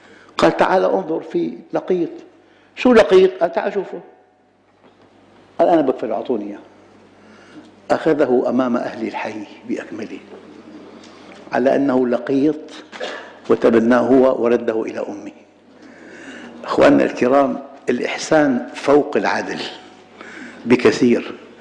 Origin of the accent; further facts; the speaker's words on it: Damascus, Damascus Governorate, Syria; في جامع عندنا بالشام، هذا الجامع بحي تراسي، سوق ساروجة اسمه،